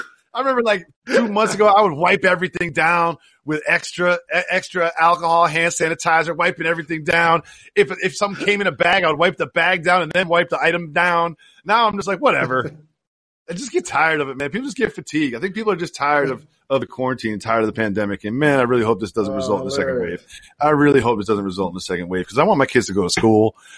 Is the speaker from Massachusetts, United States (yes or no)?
yes; Amherst, Massachusetts, United States; I grew up in Amherst, Massachusetts, which is pretty far from Boston.